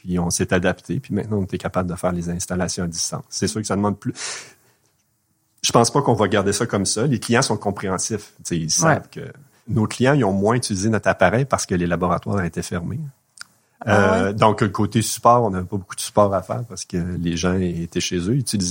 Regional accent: Rimouski, Quebec, Canada; Moi, je viens de Rimouski. C'est sûr que la grande ville, c'est impressionnant.

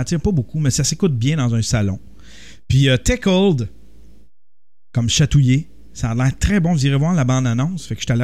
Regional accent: France; Je suis français et je n'ai jamais traversé l'Atlantique.

